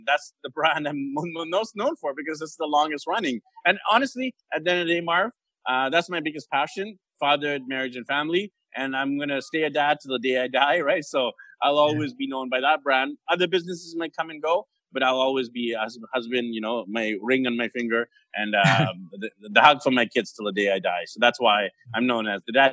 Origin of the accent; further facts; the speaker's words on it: Vancouver, British Columbia, Canada; So what happened is I'm from Vancouver, Canada, and my wife's actually from the Philippines.